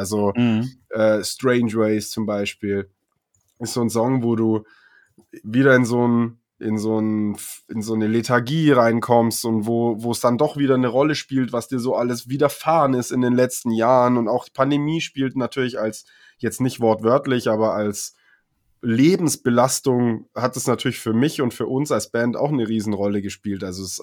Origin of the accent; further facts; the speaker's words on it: Munich, Bavaria, Germany; born there; bin in München geboren, aber walisische Eltern, walisischer Dad.